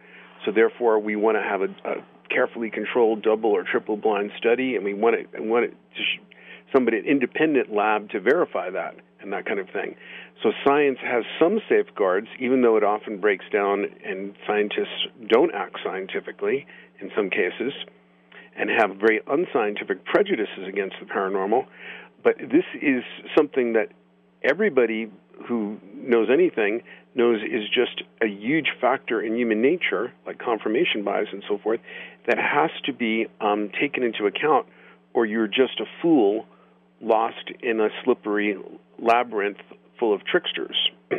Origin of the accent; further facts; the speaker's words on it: Boulder, Colorado, United States; And he arrived in my hometown of Boulder after taking a bus, you know, to anywhere out of town.